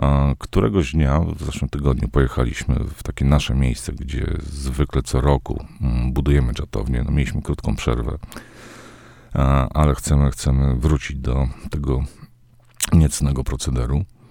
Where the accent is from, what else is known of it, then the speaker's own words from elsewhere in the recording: Podlaskie Voivodeship, Poland; born there; Ja się urodziłem na Podlasiu. Nie mieszkałem tam zbyt długo, ale potem wracałem tam milion razy